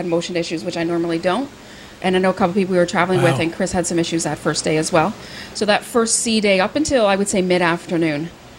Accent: East Coast, Canada; I grew up on the East Coast of Canada where seafood is very prevalent.

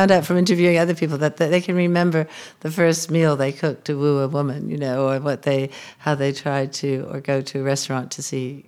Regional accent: United States; Because as an American, Nicaragua was so close.

